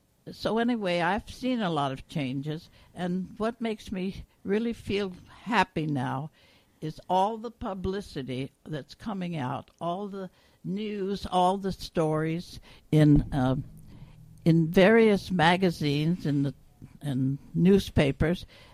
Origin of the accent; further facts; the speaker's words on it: Kansas City, Missouri, United States; born there; Well, you know, I'm old. I was born in Kansas City, Missouri, 90 years ago.